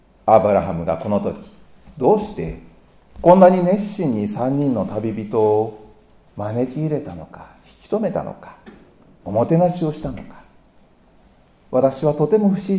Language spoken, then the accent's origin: Japanese; Tokyo, Japan; 私は東京生まれ東京育ちでしたから、